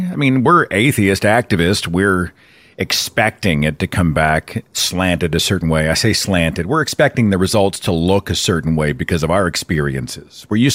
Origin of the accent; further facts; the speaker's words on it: Oklahoma, United States; Alabama, what, Tennessee, Oklahoma, my home state.